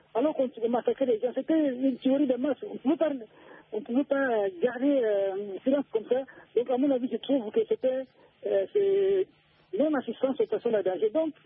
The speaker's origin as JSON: {"language": "French", "country": "DR Congo", "said": "Chez nous, en Amérique du Congo, les Bakongo sont économes, sont dociles, ne sont pas dépensiers"}